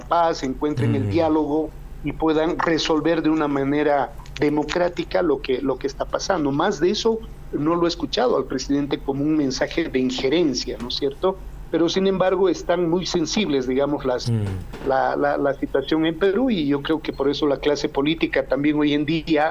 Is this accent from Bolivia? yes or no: yes; Bolivia; yo como boliviano no tenemos ninguna injerencia